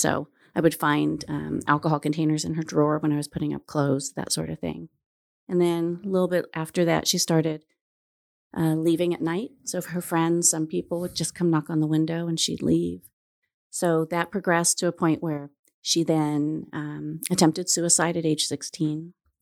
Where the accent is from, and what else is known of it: Huntington Beach, California, United States; born or raised there; also born or lived in Japan